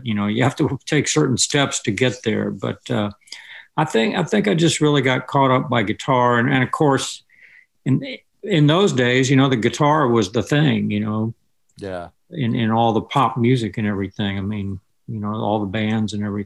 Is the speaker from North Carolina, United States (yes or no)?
no; West Palm Beach, Florida, United States; when I grew up in Florida, you know, they had, South Florida had just great FM stations in Miami and Lauderdale that we could get in West Palm Beach.